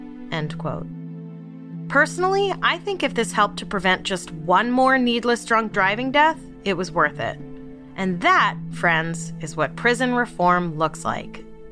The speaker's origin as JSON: {"language": "English", "town": "Ithaca", "region": "New York", "country": "United States", "said": "even though I'm from Ithaca and I didn't know the roads"}